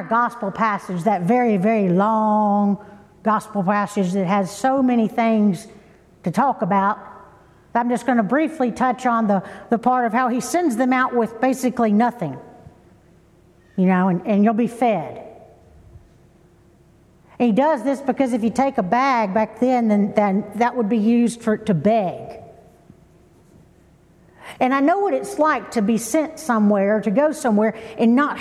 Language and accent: English; Pensacola, Florida, United States; I grew up in Star Lake, right behind you, the neighborhood behind you.